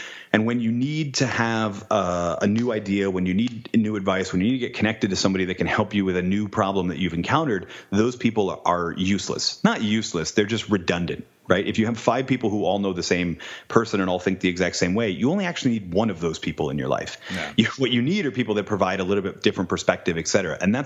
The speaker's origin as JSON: {"language": "English", "region": "New England", "country": "United States", "tie": "born or raised there", "said": "I think other than, so I grew up in New England."}